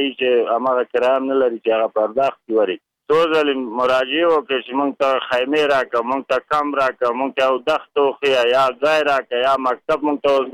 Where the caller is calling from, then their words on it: Kabul, Afghanistan; زه کابل نه خبرې کوم.